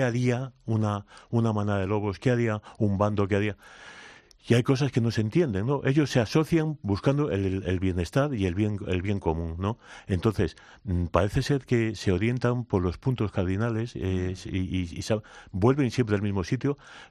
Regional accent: Asturias, Spain; Yo soy asturiano

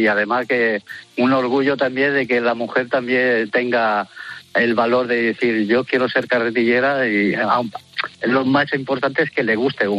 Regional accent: El Prat de Llobregat, Catalonia, Spain; trabajo aquí en San Boi, aunque soy del Prat.

